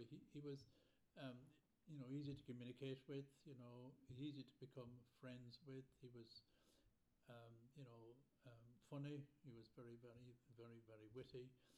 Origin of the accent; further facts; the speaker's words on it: Portumna, Connacht, Ireland; born there; I was born in Galway, Ireland, Portumna.